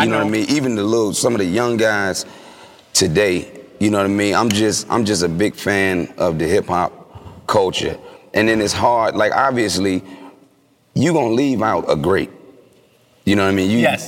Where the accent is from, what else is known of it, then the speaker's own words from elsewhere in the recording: Virginia, United States; now in Philadelphia, United States; I was from Virginia before I got to Philly. I was drafted by the Sixers. And my mom made me a Cowboy fan.